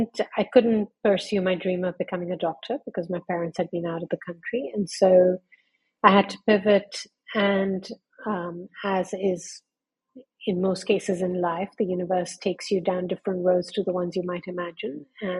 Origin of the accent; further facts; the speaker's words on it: London, United Kingdom; born there; So for your listeners, obviously, they'll hear I'm not American. I was born in London, where of Parsi faith